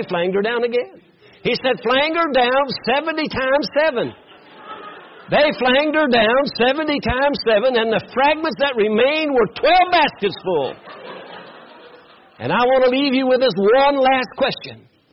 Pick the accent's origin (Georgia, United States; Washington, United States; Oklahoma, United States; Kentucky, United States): Kentucky, United States; Now I'm from Kentucky. I'm down in the central part of the state, about 18 miles east of Lexington, before you get into the mountains.